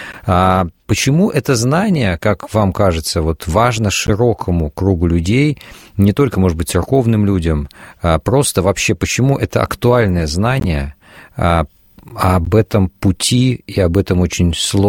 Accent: Bryansk, Bryansk Oblast, Russia; Вы знаете, я родом из Брянска

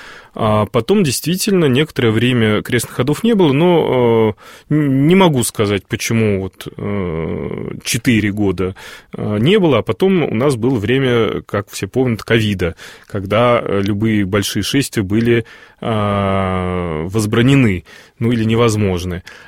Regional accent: Moscow, Russia; Все мы, москвичи, как правило, каждое воскресенье, или не каждое воскресенье, пореже

